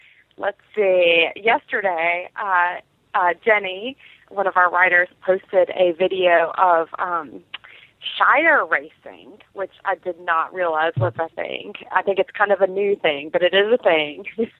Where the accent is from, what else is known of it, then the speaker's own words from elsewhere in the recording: Knoxville, Tennessee, United States; That I was just going to say, another Tennessee girl. I'm from Knoxville.